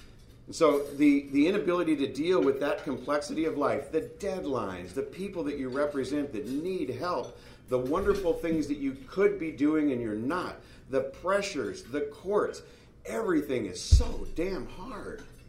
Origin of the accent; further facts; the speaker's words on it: Covina, California, United States; Every time I tell people that I'm from Covina, they say, oh, West Covina. I drive by it all the time. But no, it's Covina. There really is a town called Covina. And we're from it.